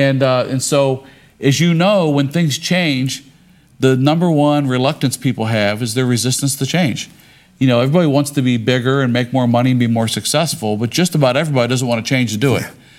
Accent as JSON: {"language": "English", "region": "Ohio", "country": "United States", "said": "We're both from Ohio"}